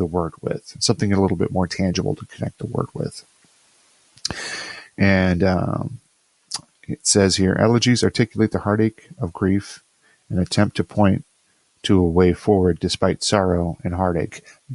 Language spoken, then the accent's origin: English; Rockford, Illinois, United States; I remember going to see that in my hometown of Rockford, Illinois, with my mom.